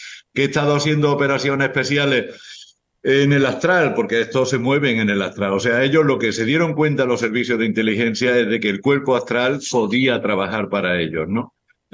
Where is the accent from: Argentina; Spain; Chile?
Spain; moved away; Yo salí de España muy jovencito y ellos siempre me han mantenido fuera de España. Son 97 países que llevo ahora.